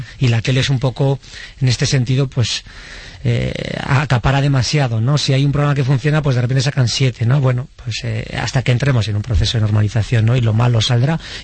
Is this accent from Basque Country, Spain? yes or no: yes; Basque Country, Spain; porque es de Álava, de donde yo soy